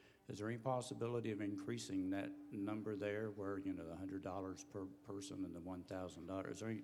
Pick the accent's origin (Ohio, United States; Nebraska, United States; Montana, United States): Ohio, United States; I'm from Jackson County, a very rural county in southeastern Ohio